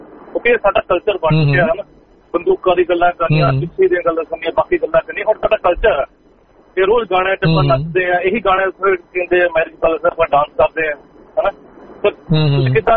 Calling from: Swift Current, Saskatchewan, Canada; ਭਾਈ ਮੈਂ shift current ਰਹਿਣਾ ਸਸਕੈਚੂਨ ਚ, ਤੇ ਕੈਲਗਰੀ ਤੋਂ 5 ਘੰਟੇ ਆ।

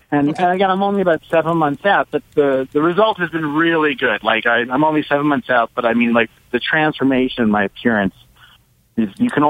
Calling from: Houston, Texas, United States; I'm from Houston.

